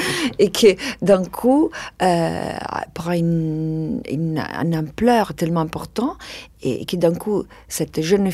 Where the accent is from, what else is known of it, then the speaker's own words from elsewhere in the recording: Umbria, Italy; French is a second language; Moi, je viens de l'Ombrie. Du coup, je connais cette réalité de la campagne, les côtés un peu isolés